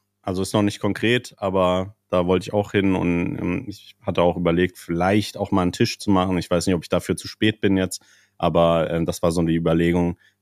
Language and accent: German; Frankfurt, Hesse, Germany; ja, ich bin auch Frankfurter